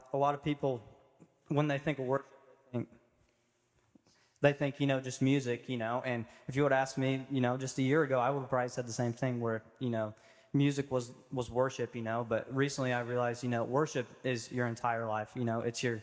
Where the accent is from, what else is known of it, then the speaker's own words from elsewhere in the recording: Raven, Missouri, United States; I'm from Raven, Missouri. I moved from my parents' house to my own house a couple of years ago.